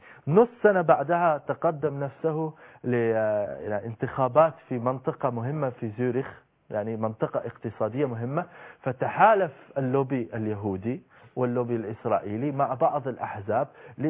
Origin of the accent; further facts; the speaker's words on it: Switzerland; أنا من سويسرا أشاهد هذا الأمر داخل البلد